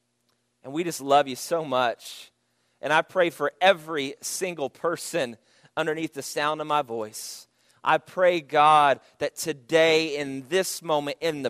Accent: Texas, United States; I was born and raised in Texas, but she was born and raised in Nevada.

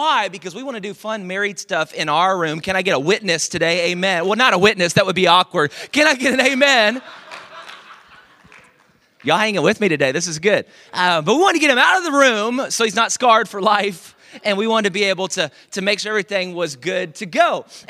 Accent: Dallas, Texas, United States; now in Houston, United States; I was born and raised in Dallas, so I'm a Cowboys fan, but I am learning to love the Texans.

